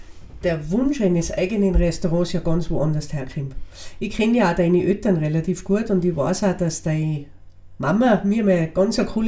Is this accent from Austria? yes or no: yes; Tyrol, Austria; accent: Tyrolean; wir sind ja zwei Brixentalerinnen, Tirolerinnen. Das heißt, unser Dialekt wird uns immer wieder einholen und das gehört auch dazu.